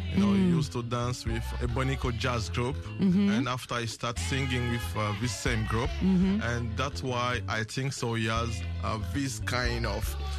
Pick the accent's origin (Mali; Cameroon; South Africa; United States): Mali; Bamako; I grew up in Bamako, Malian capital city, so I don't know really much about Bambara culture.